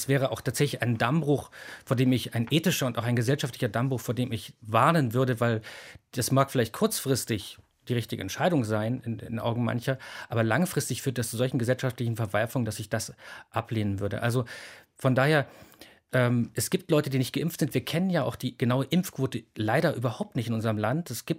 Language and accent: German; Thuringia, Germany; born there; now in Berlin, Germany; Ich bin selber gebürtiger Thüringer, von daher ist das, obwohl ich schon lange in Berlin lebte, natürlich interessant, was irgendwie in Thüringen passiert.